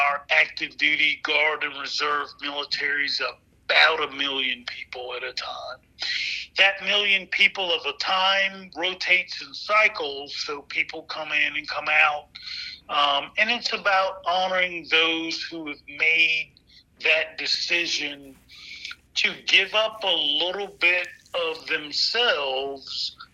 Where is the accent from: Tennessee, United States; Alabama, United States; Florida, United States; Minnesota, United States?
Alabama, United States; Mobile; I grew up in Mobile, Alabama, West Mobile, graduate 1991 from Baker High School